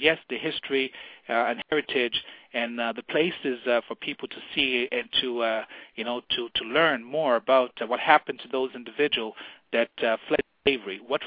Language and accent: English; Toronto, Ontario, Canada; unfortunately, I'm not related to … that are here in Windsor due to the fact I'm from Toronto.